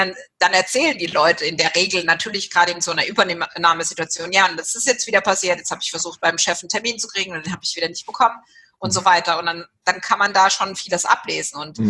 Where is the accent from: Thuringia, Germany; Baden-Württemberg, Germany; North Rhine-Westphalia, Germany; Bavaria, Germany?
Baden-Württemberg, Germany; Walldorf; Ich bin selbst in Walldorf aufgewachsen